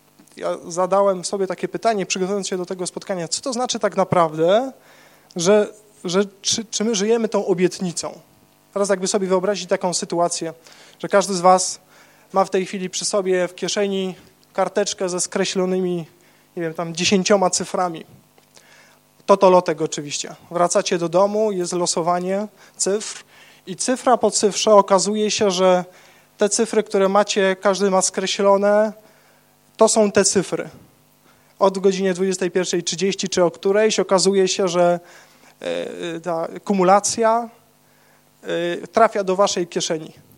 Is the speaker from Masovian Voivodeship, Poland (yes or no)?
no; Kraków, Lesser Poland, Poland; Ja tutaj jestem z Krakowa, mąż i ojciec